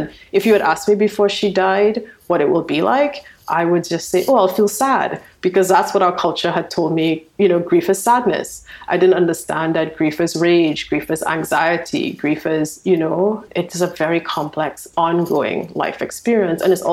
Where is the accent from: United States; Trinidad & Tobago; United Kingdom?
Trinidad & Tobago; I grew up in Trinidad and Tobago. I mean, I come from a loud place. I come from a place where everybody is like vying for, you know, entertaining each other. People dress colorfully